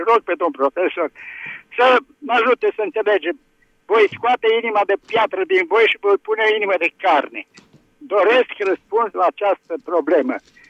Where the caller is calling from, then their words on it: Caransebeș, Caraș-Severin, Romania; din Caransebeș.